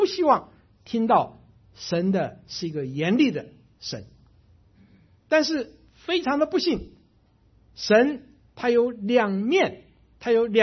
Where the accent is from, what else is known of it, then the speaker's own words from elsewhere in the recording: China; 这个要罚的这个观念，我们中国人很清楚啊